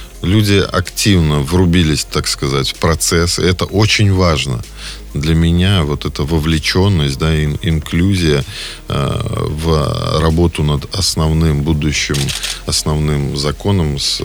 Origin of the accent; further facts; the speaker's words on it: Orsha, Vitebsk Region, Belarus; Вчера большая была встреча в моем родном городе Орша в исполкоме.